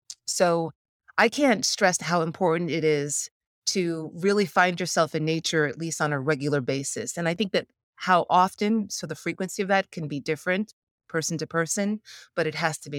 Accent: New York, United States; I mean, I'm a New Yorker, so I speak, I know this.

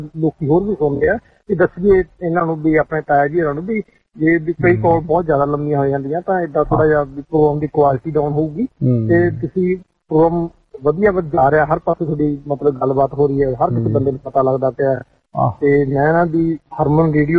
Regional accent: Punjab, India; ਕਿਉਂਕਿ ਮੇਰਾ ਏਰੀਆ ਮਾਲਵਾ ਆ ਤੇ ਮੈਂ ਮਾਲਵੇ ਪੈਦਾ ਹੋਇਆ ਤੇ ਵਿਆਹ ਮੇਰੇ ਭਾਗੋ ਰਹੀਆਂ ਹੋਇਆ ਤੇ ਉਹ ਮਿਕਸ ਜਿਹਾ ਹੋ ਜਾਂਦਾ ਉਹ ਭਾਗੋ ਰਹੀਆਂ ਦੁਆਬੇ ਚ ਆਉਂਦਾ

